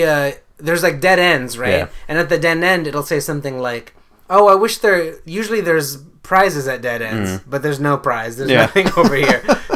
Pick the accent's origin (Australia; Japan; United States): United States; California; Or, yeah, you know, we grew up in the Bay Area.